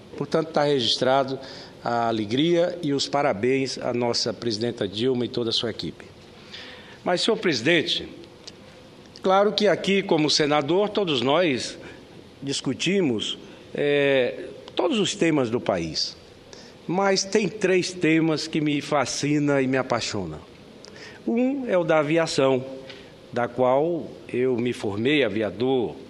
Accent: Tocantins, Brazil; nascido ali às margens daquele belo rio. Portanto, me preocupa muito, senhor presidente, a construção de hidrelétricas no nosso Tocantins

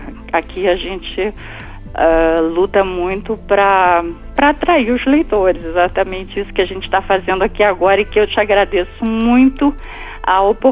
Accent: Rio de Janeiro, Brazil; É sobre a minha infância um pouco aqui em Copacabana.

